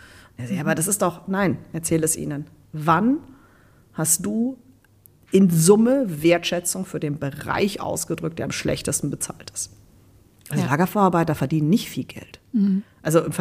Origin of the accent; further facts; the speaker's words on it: Munich, Bavaria, Germany; Ich bin eigentlich Münchnerin